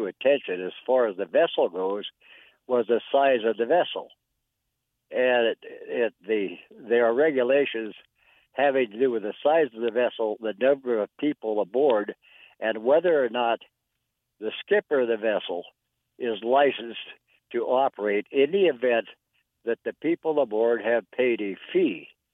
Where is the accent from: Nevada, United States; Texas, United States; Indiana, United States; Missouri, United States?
Nevada, United States; I happen to know this, even though I'm from Nevada.